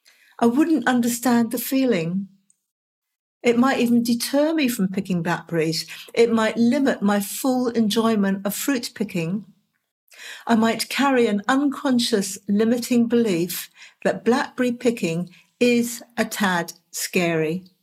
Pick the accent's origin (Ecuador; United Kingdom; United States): United Kingdom; England; now in Tasmania, Australia; As you may know and hear in my accent, I was born and raised in England and now live in Tasmania, Australia.